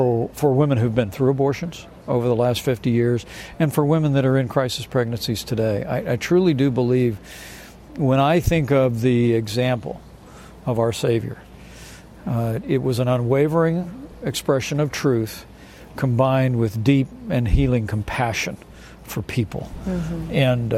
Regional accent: Indiana, United States; You know, I come from Indiana, big farm country

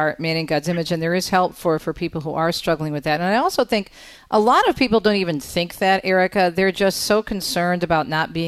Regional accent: Michigan, United States; I mean, in my home state of Michigan, we've got a governor

